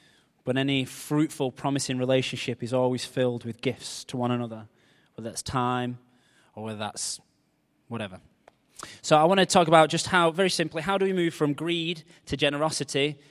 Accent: Wigan, North West England, United Kingdom; I am from Wigan, by the way, so don't stone me.

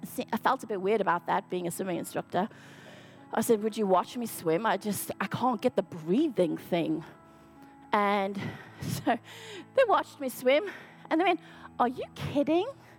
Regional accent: South Africa; Like as a child, I grew up in South Africa and we were always along the coast and different things.

